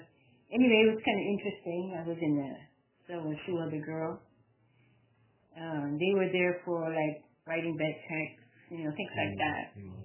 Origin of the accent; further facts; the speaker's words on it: Belgium; moved away; They hear my accent, right? They hear my accent, right? And I said, I'm from Belgium. Oh, I came from Belgium.